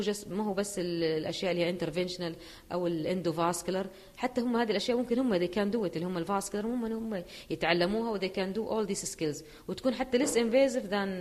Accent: Saudi Arabia; بس عندنا ما عندنا في السعودية هذا الشيء.

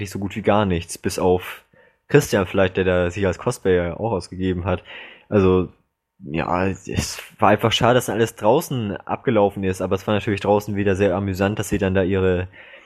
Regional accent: Schleswig-Holstein, Germany; Ja, bei mir als Schleswig-Holsteiner, da ist das natürlich ganz egal, ob ich jetzt nur nach Bonn fahre oder nach Kassel.

